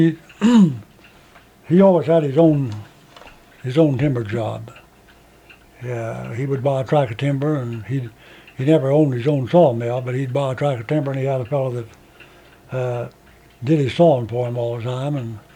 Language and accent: English; Sutton, West Virginia, United States; born there; I was born on a farm about, I suppose, 3 miles out of Sutton, on Elk River. I was born on Elk River.